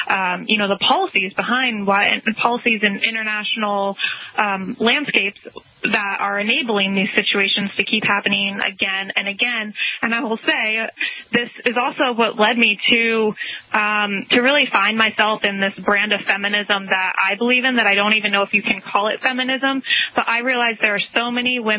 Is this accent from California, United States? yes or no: no; Connecticut, United States; I grew up in Connecticut in my own little bubble. I went to a liberal arts college in Pennsylvania, also in a little bubble.